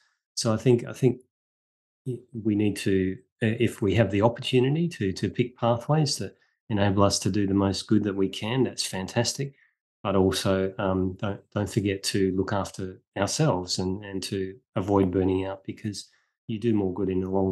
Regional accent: Australia; Well, firstly, I grew up in Australia, and our entire country is, you know, we pretend that we're descended from convicts.

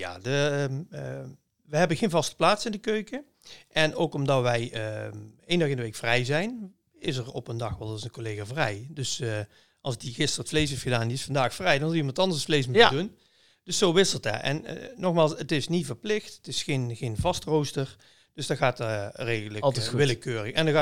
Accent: Veldhoven, North Brabant, Netherlands; Nou, ik kom uit Veldhoven.

